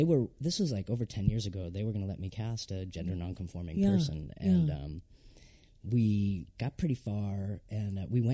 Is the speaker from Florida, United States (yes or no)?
no; Vermont, United States; also born or lived in San Francisco, United States; I grew up in Vermont, working class, whatever, but I worked at, like, an art house theater for a while